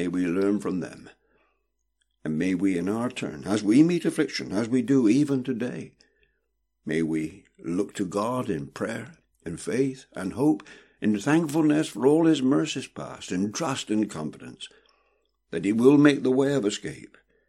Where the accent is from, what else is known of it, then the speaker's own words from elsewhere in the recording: England, United Kingdom; born there; I was born in England in 1940, so I'm a child of the Second World War.